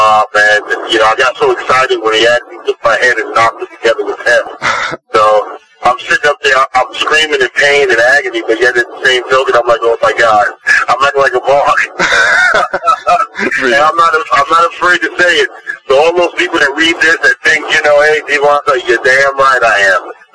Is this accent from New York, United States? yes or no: yes; Brooklyn, New York, United States; I grew up in Brooklyn, a rough place in Brooklyn, New York